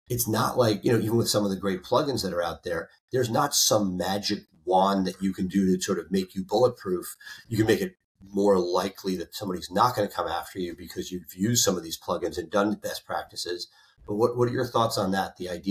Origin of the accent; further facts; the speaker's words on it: New York City, New York, United States; Like I grew up in New York City. Not every subway station is ADA compliant.